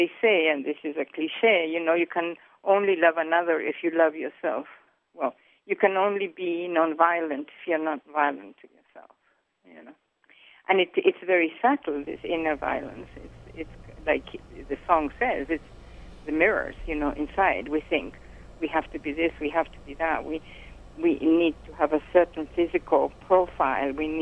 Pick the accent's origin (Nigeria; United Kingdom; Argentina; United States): Argentina; I know from my own history, you know, like growing up in Argentina and going through the dirty war, what we call there.